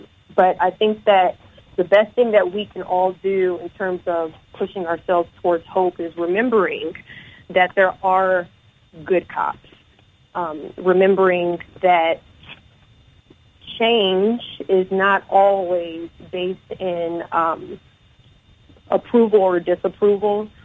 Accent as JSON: {"language": "English", "town": "Apple Valley", "region": "Minnesota", "country": "United States", "tie": "born or raised there", "said": "I'm actually from Minnesota, surprisingly enough. I was raised in Apple Valley, which is probably like 20, 25 minutes from Minneapolis."}